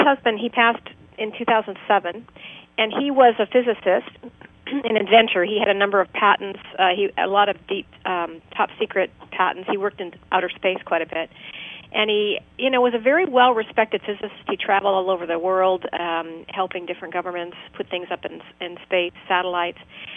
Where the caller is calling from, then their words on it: Seattle, Washington, United States; I'm calling from Seattle.